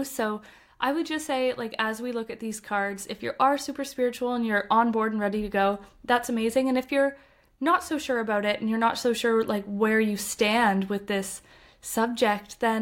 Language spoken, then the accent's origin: English; Canada; now in Copenhagen, Denmark; I am Canadian, but I right now I'm living in Copenhagen